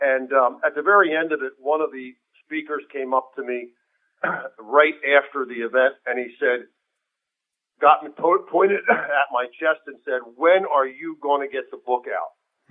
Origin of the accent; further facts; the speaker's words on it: Philadelphia, Pennsylvania, United States; Philly was my, you know, my home town.